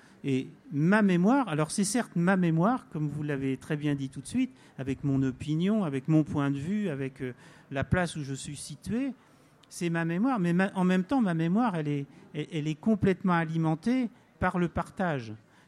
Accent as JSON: {"language": "French", "region": "Normandy", "country": "France", "tie": "born there", "said": "Donc moi, je suis aussi née dans la Manche."}